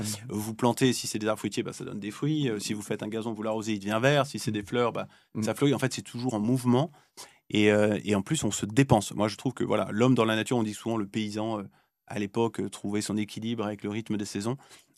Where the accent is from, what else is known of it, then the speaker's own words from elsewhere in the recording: Versailles, Île-de-France, France; moi, j'ai grandi à Versailles.